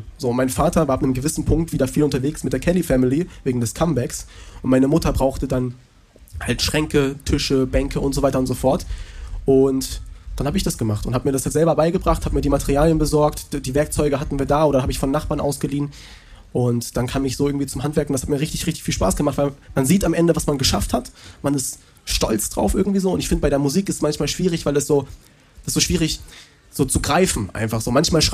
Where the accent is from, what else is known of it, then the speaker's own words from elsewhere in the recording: Krefeld, North Rhine-Westphalia, Germany; born there; ich bin nicht in Köln geboren, sondern in Krefeld geboren.